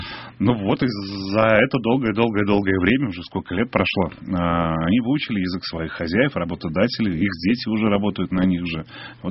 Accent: Latvia; Потому что я из Латвии.

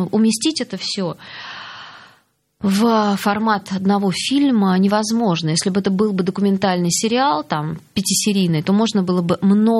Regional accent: Saint Petersburg, Russia; Мне было очень важно именно в Петербурге совершить такое, как бы, поездку по кинотеатрам. Ну, все-таки это мой родной город.

